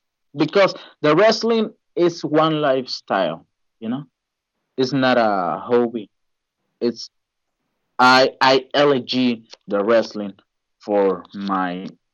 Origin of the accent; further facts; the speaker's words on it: Ciudad Juárez, Chihuahua, Mexico; English is a second language; also born or lived in El Paso, Texas; In Juarez, Mexico. I was born in Juarez, Mexico, in the border with El Paso, Texas. So I started training at 14 years, very young.